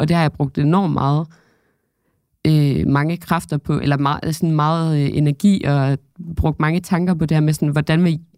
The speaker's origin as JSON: {"language": "Danish", "town": "Aalborg", "region": "North Denmark Region", "country": "Denmark", "lives_now": "Copenhagen, Denmark", "said": "nu jeg er oprindeligt fra Aalborg, og bor som sagt på Østerbro nu, i København"}